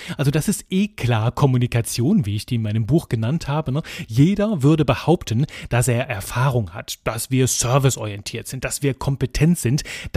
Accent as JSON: {"language": "German", "country": "Belgium", "said": "ich bin Belgier, aha, komplett Klischee-Belgier."}